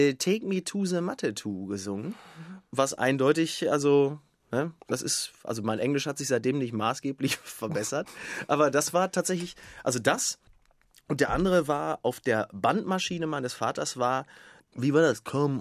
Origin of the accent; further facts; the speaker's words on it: Castrop-Rauxel, North Rhine-Westphalia, Germany; In Henrichenburg, also in den Outskirts von Castrop-Rauxel, also im ländlichen Teil. Also es ist, weiß ich nicht, 2000 Menschen leben da ungefähr, da ist ja nicht so viel.